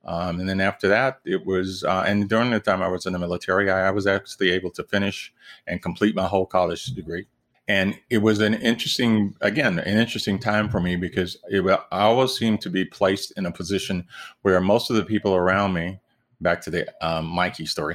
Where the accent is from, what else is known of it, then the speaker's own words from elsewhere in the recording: Alabama, United States; I grew up in Alabama. Southern pride, Roll Tide.